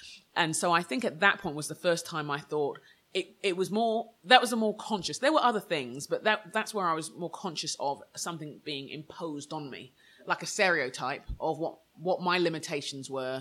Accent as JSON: {"language": "English", "region": "London", "country": "United Kingdom", "tie": "born or raised there", "said": "7 years old, in the 80s in London, Nigerian background. I'm Nigerian background, but I'm born in London."}